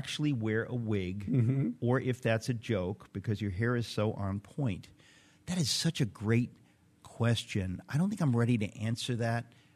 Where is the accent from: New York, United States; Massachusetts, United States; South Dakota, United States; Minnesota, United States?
New York, United States; New York City; born there; No, actually, my parents are in Connecticut. I was born in New York City.